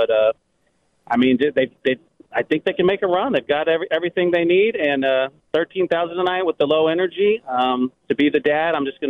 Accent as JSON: {"language": "English", "town": "St. Louis", "region": "Missouri", "country": "United States", "said": "I'm from St. Louis and came up tonight for the game with my son."}